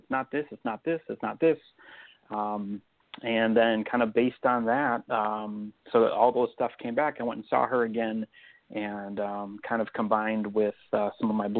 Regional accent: Crystal Lake, Illinois, United States

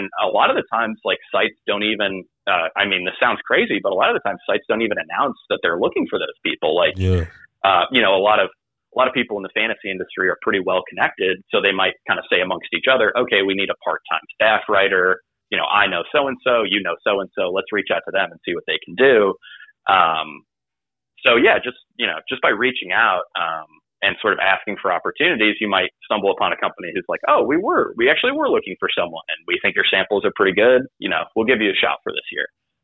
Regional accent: Chicago, Illinois, United States; growing up watching, like, him, I'm from the Chicago area, so watched a lot of him and, like, Urlacher on that defense.

